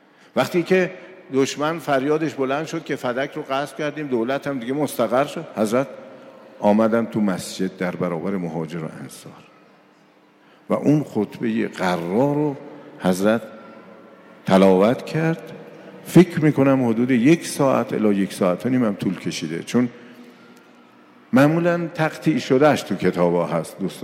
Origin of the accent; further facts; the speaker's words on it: Iran; 30 سال پیش وقتی بنده رفتم بیرون از ایران خارج، میگفت بچه کجایی؟ وقتی که میگفتیم بچه ایرانیم،